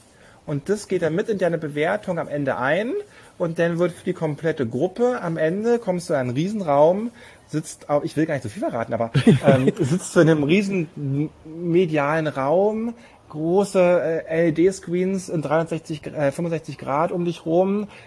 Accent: Germany; Also da für uns als Deutsche mal wirklich Chapeau

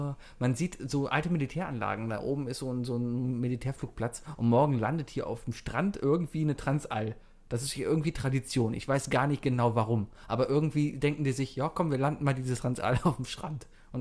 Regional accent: Cologne, North Rhine-Westphalia, Germany; Nein, ich bin Kölner.

